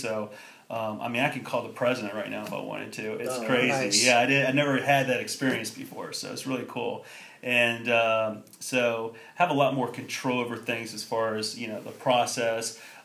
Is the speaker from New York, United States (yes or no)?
no; Chesapeake, Virginia, United States; And I'm from Chesapeake, Virginia, and I decided to go to Winthrop.